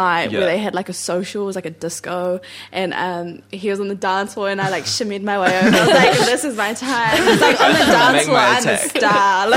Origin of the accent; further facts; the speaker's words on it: New Zealand; I'm a Kiwi.